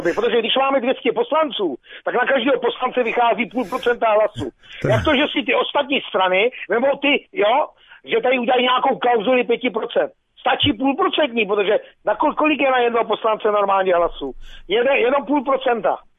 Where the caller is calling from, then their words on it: North Bohemia, Czechia; My jsme tady severočeský kraj, no